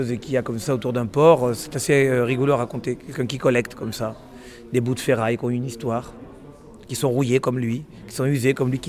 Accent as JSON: {"language": "French", "region": "South-West France", "country": "France", "tie": "born there", "accent": "Midi", "said": "moi, je suis d'Afrique du Nord, né dans le sud-ouest, et j'avais un accent du Midi très fort"}